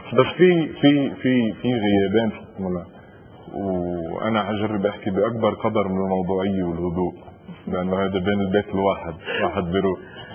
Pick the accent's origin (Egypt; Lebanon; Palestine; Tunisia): Lebanon; انا كلبناني كمواطن لبناني